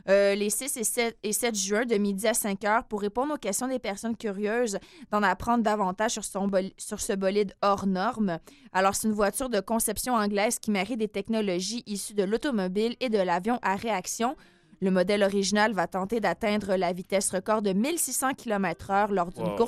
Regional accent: Montreal, Quebec, Canada; j'ai grandi à Saint-Henri pendant 8 ans.

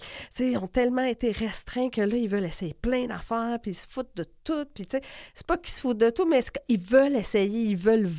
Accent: Montreal, Quebec, Canada; Je viens de Saint-Henri-Pointe-Saint-Charles. Je viens pas d'un quartier facile.

